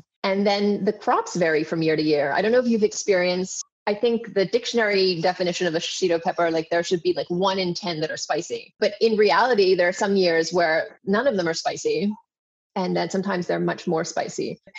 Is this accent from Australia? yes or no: no; Hong Kong; So I grew up in Hong Kong.